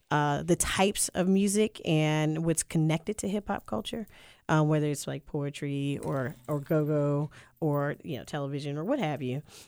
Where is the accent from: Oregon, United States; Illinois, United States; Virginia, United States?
Virginia, United States; I'm from Virginia, so you know, whether it's … really, right, really put Virginia on the map in that space.